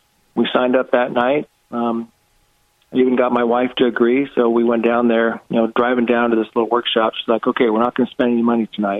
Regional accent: Oregon, United States; also born or lived in Huntsville, Alabama; I'm from Oregon originally. I moved out here 2009.

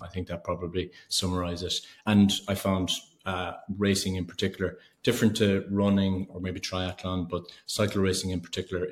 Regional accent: Ireland; Well, I am Irish. You were right. Good presumption.

